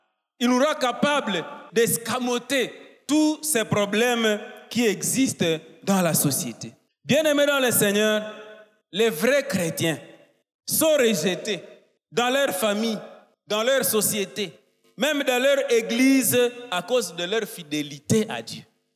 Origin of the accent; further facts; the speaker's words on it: Goma, North Kivu, DR Congo; Comme il règne chez moi à Goma ville